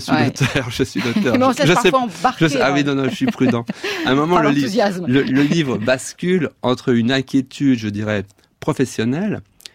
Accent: Brussels, Belgium; also born or lived in Paris; je revis à Bruxelles, je fais mes études à Paris, mais il y a eu une grande parenthèse parisienne, mais disons que je suis né à Bruxelles, je suis bruxellois depuis de nouveau 20 ans

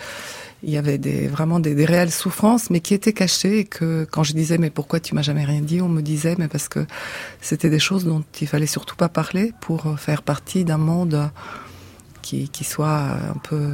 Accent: Bulgaria; moved away as an adult; j'ai quitté la Bulgarie à 30 ans, j'étais pas un personnage public

